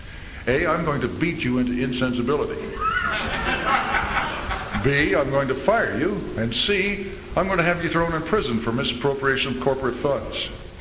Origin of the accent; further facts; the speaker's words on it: Midwest, United States; Of course, I'm a Midwesterner, which he quickly informed me to know that damn Yankee was still two words.